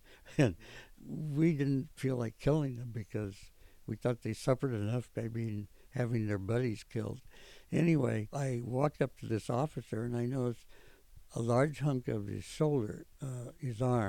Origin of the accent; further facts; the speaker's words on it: Iowa, United States; I don't know what the hell the password is, but I'm from Iowa, and I want to know where the half tracks have gone